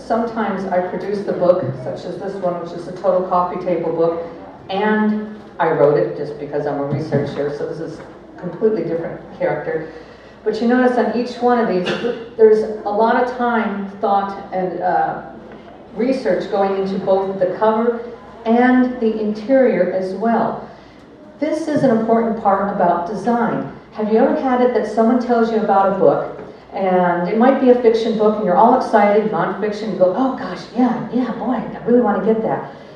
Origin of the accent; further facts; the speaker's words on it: Santa Barbara, California, United States; because I'm from Santa Barbara